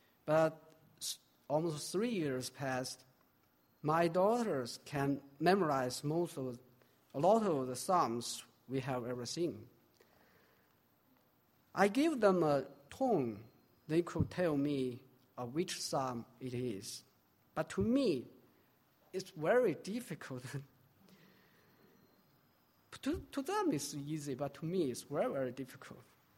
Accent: China; first language Chinese; English is a second language; And I often mocked by them for the sake of my accent. Why? Because Chinese language has abided in me before I begin to study English. Anytime when I write or speak in English, I must think first in Chinese and then translate it to the English.

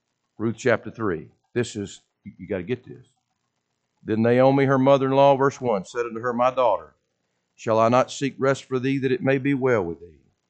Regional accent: Alabama, United States; A lot of people have, you know, since I'm from Alabama, I like to tell these stories.

